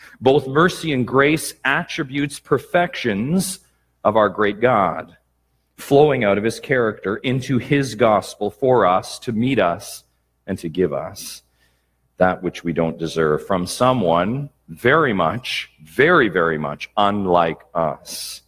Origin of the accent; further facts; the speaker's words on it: Peterborough, Ontario, Canada; now in United States; We are in Michigan right now. We are from Peterborough, and in between us is one of the greatest natural wonders